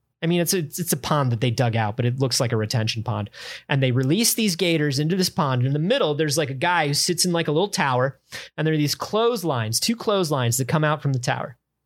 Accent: Florida, United States; I grew up in Florida.

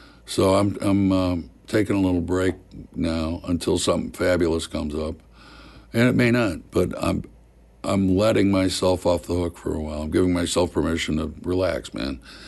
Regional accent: Missouri, United States; moved away as an adult; I'm a hick from Missouri coming in and gosh.

